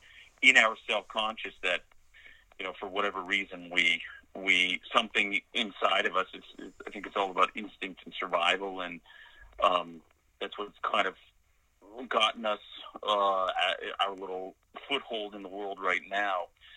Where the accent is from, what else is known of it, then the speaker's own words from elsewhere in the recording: Canada; I'll always be Canadian and have the certain sensibilities and kind of a shared experience of as a Canadian.